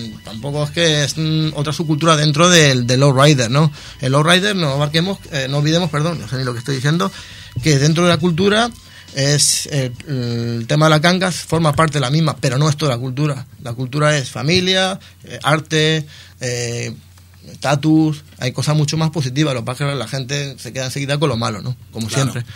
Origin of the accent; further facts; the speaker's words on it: Mexico; born there; A ver, yo nací en México, ¿vale? Y tengo familia en Califa.